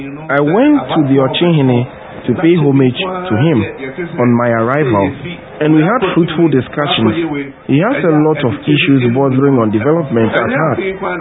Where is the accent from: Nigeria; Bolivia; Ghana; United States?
Ghana; Bole, Savannah Region; he has been to my hometown, Bole, 3 times.